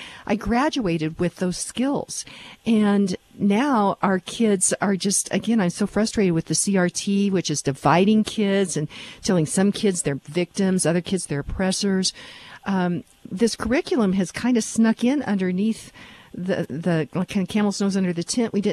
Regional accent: Kansas, United States; I'm from Western Kansas, so I really like farmers.

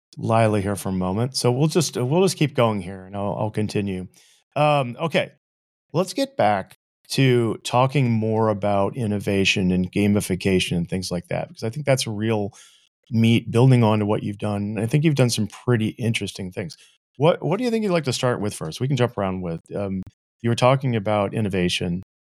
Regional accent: St. Louis, Missouri, United States; I can't believe I'm from Missouri originally, in St. Louis.

